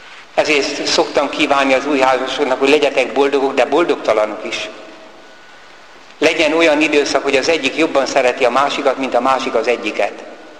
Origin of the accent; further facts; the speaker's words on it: Siógárd, Tolna, Hungary; visszaemlékezem szülőfalumra. Természetesen ebben a világban élünk, van egy rend, ami az igazságosság rendje. Nagy lakodalmak voltak Siógárdon, talán még most is.